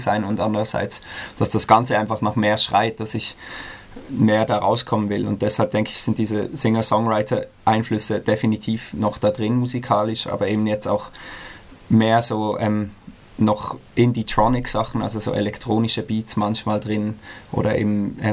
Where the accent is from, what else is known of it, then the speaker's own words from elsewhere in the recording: Basel, Basel-Stadt, Switzerland; Ja, ich komme aus Basel